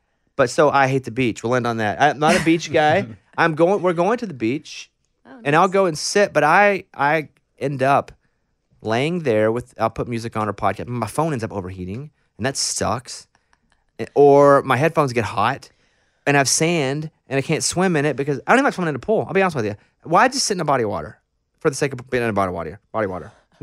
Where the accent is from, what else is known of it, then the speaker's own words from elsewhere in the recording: Arkansas, United States; I'm from Arkansas. We're extremely landlocked.